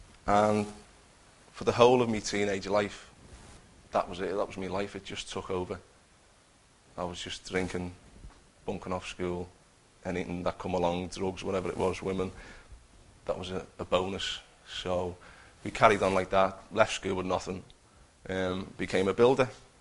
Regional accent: Bootle, North West England, United Kingdom; I was born and bred in Liverpool. I was brought up in Bootle.

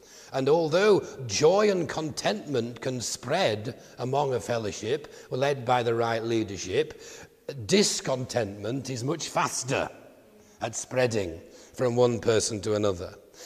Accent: Yorkshire and the Humber, United Kingdom; But I am a Yorkshireman by birth and breeding

